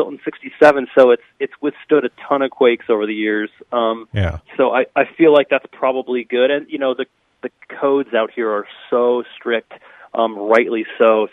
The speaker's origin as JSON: {"language": "English", "town": "Galesburg", "region": "Illinois", "country": "United States", "tie": "born or raised there", "lives_now": "Los Angeles, United States", "said": "And what's funny is I'm from the Midwest. I was born and raised in Galesburg."}